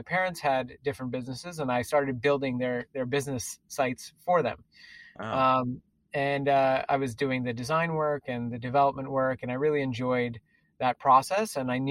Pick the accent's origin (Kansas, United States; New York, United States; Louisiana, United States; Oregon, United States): New York, United States; New York City; That was also a big dream of mine growing up around New York City.